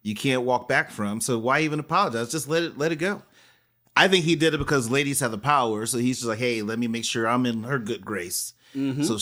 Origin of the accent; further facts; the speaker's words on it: Mississippi, United States; But it was just, I'm from Mississippi.